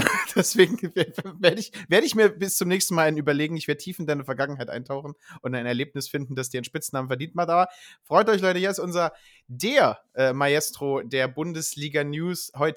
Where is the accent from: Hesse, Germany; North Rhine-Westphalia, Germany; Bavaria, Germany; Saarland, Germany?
Saarland, Germany; Bei uns im Saarland sind wir untergegangen heute